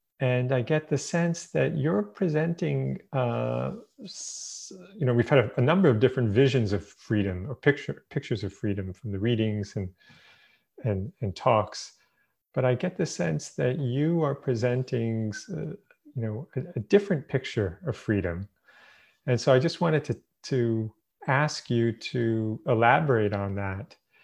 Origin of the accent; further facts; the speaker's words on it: Brooklyn, New York, United States; because I'm originally from Brooklyn, so I connected with you when it was coming out on visits to New York City.